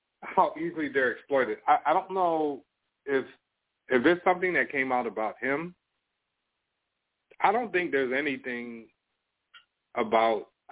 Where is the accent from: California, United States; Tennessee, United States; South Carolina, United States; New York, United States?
New York, United States; now in Toronto, Canada; New York.